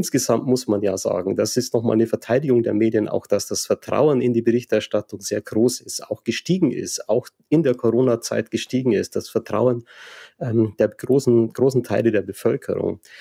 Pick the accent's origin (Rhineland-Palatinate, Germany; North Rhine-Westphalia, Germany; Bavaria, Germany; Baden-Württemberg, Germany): Bavaria, Germany; ich bin ja jetzt aus Bayern